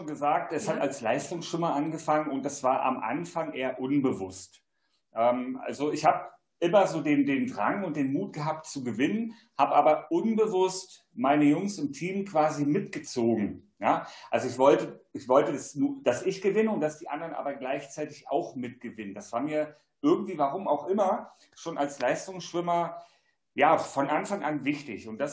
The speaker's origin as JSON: {"language": "German", "town": "Rostock", "region": "Mecklenburg-Vorpommern", "country": "Germany", "tie": "born or raised there", "said": "ich bin ja auch ein Klippenkotzer, wie man immer so schön sagt. Ich bin in Rostock aufgewachsen."}